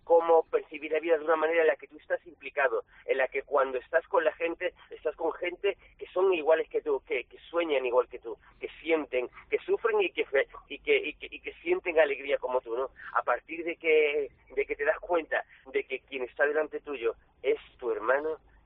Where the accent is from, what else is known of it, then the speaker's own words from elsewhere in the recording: Andalusia, Spain; siendo yo andaluz